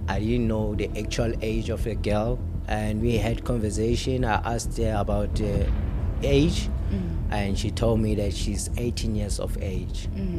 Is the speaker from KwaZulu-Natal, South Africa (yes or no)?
no; Klerksdorp, North West, South Africa; I grew up in Klerksdorp, Northwest.